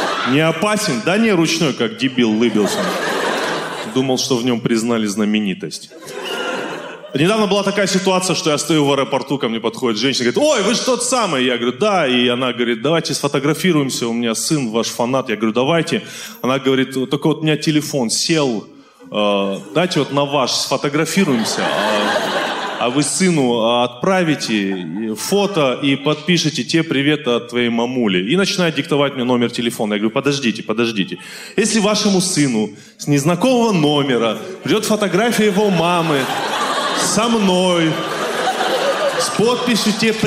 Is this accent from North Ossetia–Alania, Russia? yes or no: yes; Vladikavkaz, North Ossetia–Alania, Russia; я из Владикавказа.